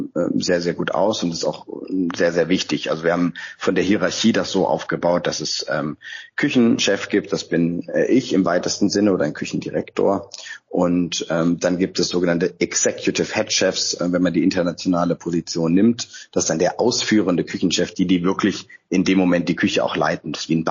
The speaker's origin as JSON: {"language": "German", "town": "Freiburg", "region": "Baden-Württemberg", "country": "Germany", "tie": "born or raised there", "lives_now": "Hamburg, Germany", "said": "Ich bin ja gebürtiger Freiburger, aber seit 15 Jahren in Hamburg und auch seit 15 Jahren auf St. Pauli, entweder wohnhaft oder tätig"}